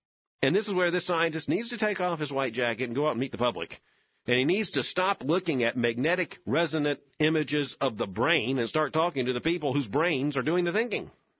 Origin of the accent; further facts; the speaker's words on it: Florida, United States; Now, I grew up in South Florida. We thought 54 was cold.